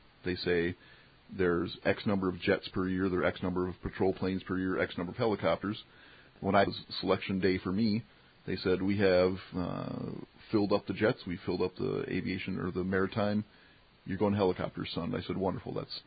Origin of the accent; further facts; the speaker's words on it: Mankato, Minnesota, United States; I was born here in Mankato, went to school in Notre Dame